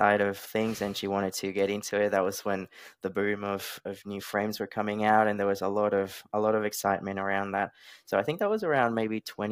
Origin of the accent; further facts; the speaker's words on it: Australia; now in United States; So I'm from Australia. I'm currently living in the US.